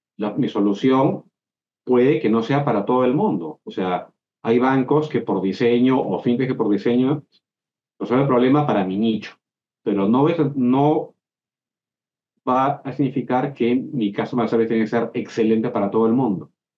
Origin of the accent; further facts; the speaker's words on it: Peru; En Perú, mi país de origen